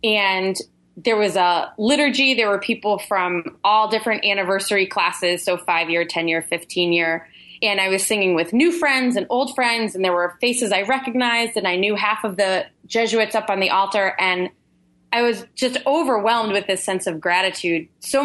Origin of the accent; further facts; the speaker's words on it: Connecticut, United States; I grew up in Northern Connecticut